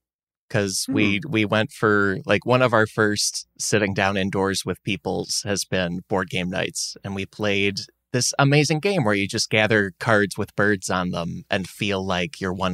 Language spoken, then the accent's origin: English; Illinois, United States; I grew up with winter outside Chicago, and then I went to college in winter in Syracuse.